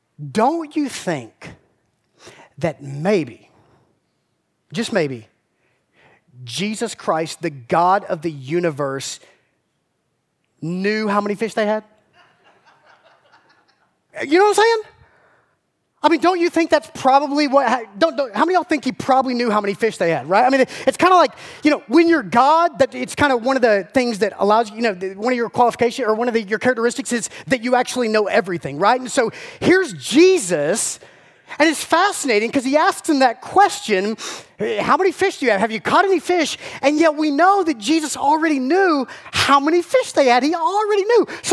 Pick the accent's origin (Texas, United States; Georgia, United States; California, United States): Georgia, United States; I'm from South Georgia. I have known some hicks in my life.